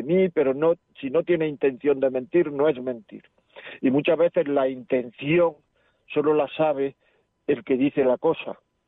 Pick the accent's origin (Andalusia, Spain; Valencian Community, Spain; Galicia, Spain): Andalusia, Spain; yo soy, no sé, de una tierra donde se exagera mucho, ¿no? Yo soy andaluz … soy andaluz